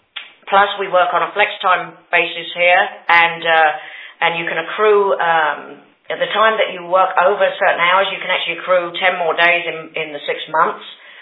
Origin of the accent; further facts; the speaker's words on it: United Kingdom; Since I was raised in the UK, it doesn't matter.